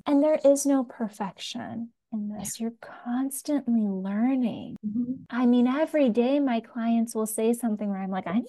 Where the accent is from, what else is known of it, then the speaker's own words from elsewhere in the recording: United States; I think oftentimes just as a Pakistani American who has a father who is very much so a perfectionist